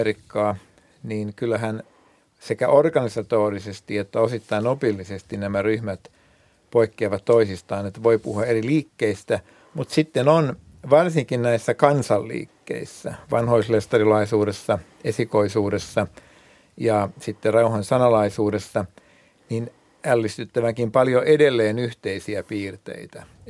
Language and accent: Finnish; Vähäkyrö, Ostrobothnia, Finland; kotiseutuni Vähäkyrö oli ensimmäisiä tukikohtia ja myöskin kotikyläni, tai nimenomaan kotikyläni Saarenpää, ja sitä kautta se tuli myöskin meidän sukuun. Oma taustani on rauhan sanalaisessa lestadiolaisuudessa